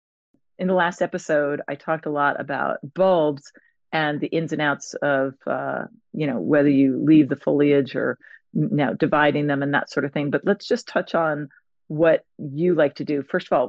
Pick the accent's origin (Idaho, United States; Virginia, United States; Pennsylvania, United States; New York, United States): Virginia, United States; Alexandria; also born or lived in Connecticut; when I moved down to Virginia from Connecticut, the first thing I wanted to get was a magnolia. Back in Virginia, here I go. I grew up with one in Alexandria.